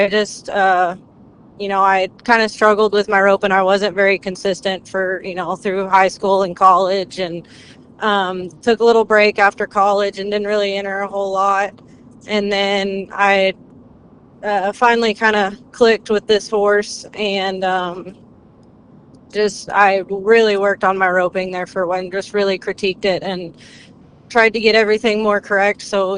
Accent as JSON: {"language": "English", "town": "Goldthwaite", "region": "Texas", "country": "United States", "lives_now": "Dublin, United States", "said": "I am from Goldthwaite."}